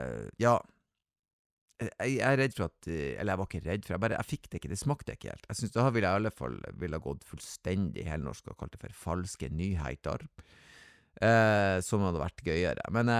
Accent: Northern Norway, Norway; jeg født på 70-tallet, så jeg kan claim det. Og jeg fikk, husk på at jeg vokste opp I Nord-Norge

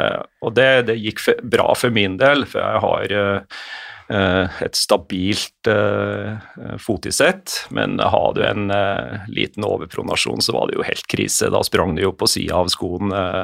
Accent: Grong, Trøndelag, Norway; når jeg vokste opp i Grong i Nord-Trøndelag.

